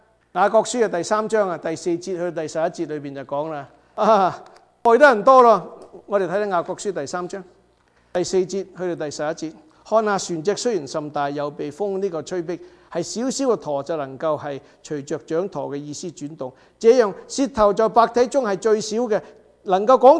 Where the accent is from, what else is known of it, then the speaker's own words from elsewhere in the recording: Guangdong, China; 我哋广东人有一句说话就上家打仔就下家乖